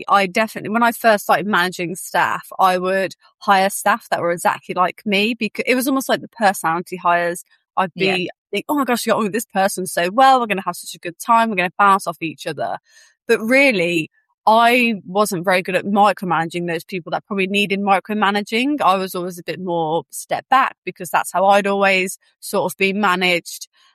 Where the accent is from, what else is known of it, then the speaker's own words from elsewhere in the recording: Birmingham, West Midlands, United Kingdom; now in London, United Kingdom; So I grew up originally in Birmingham. I'm London based now, but in Birmingham.